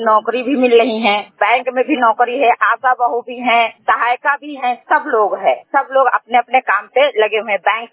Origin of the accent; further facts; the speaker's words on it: Parsanda, Uttar Pradesh, India; मैं परसंडा की रहने वाली हूँ। मेरा जो है गांव का नाम परसंडा है, जिला उन्नाव कानपुर